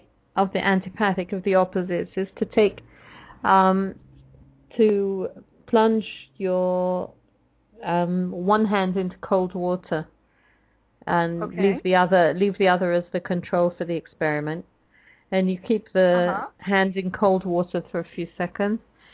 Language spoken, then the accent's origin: English; Hungary; accent: Hungarian; English is a second language; I call it antipathic, enantiopathic, or palliative, but that's because I'm not using my Hungarian accent today.